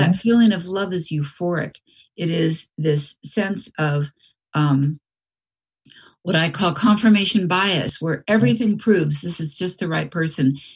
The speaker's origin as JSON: {"language": "English", "town": "San Francisco", "region": "California", "country": "United States", "tie": "born or raised there", "said": "I'm from San Francisco. I grew up with restaurants. I grew up going to plays. I grew up thinking tomatoes came from Safeway"}